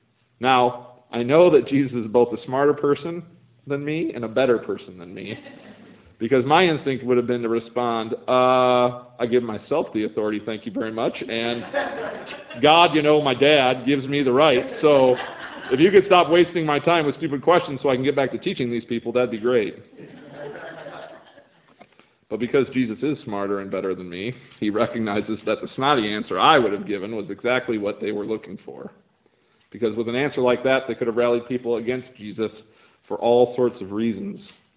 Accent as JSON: {"language": "English", "town": "Portage", "country": "United States", "tie": "born or raised there", "said": "I grew up actually in Portage, so not far from here"}